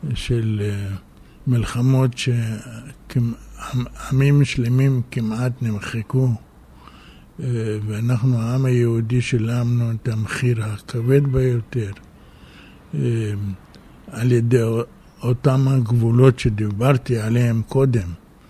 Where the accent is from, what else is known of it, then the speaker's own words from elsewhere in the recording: Iraq; now in Israel; ואני בדמעות עזבתי את המולדת שלי, שהייתה עיראק, שגידלה וטיפחה אותי. ברחתי לאיראן, ומאיראן לא מצאתי מקומי